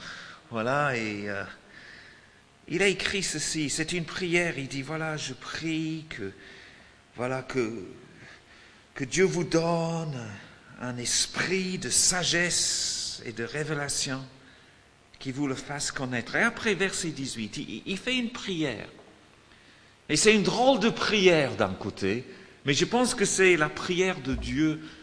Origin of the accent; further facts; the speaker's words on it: France; maintenant, moi, je suis français. Et j'aime la France.